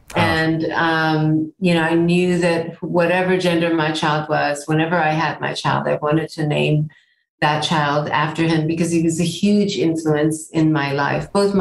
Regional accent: United States; I'm not traditionally Asian anymore. I'm an American. I grew up here, you know

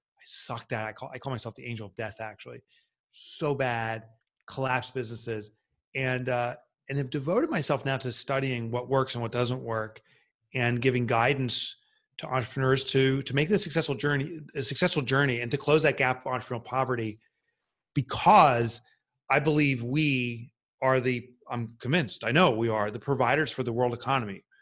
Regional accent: Boonton, New Jersey, United States; If you're from Boonton, New Jersey, you say it's Boonton. You swallow the letters. So I'm from Boonton

